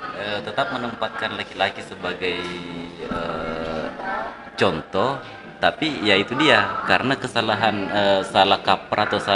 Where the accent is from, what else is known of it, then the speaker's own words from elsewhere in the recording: Cendrana, South Sulawesi, Indonesia; Kalau dulu kalau ini di kampungku di Cendrana itu.